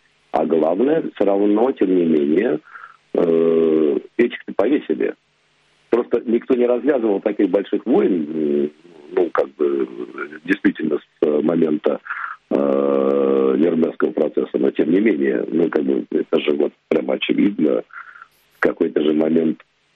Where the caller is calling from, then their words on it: Moscow, Russia; я из Москвы звоню. Пока из Москвы.